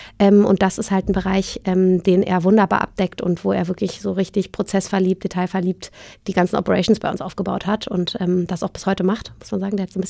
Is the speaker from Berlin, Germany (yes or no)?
yes; Berlin, Germany; Ich bin ja Berlinerin, also ja, für mich hätte Berlin sehr nahe gelegen.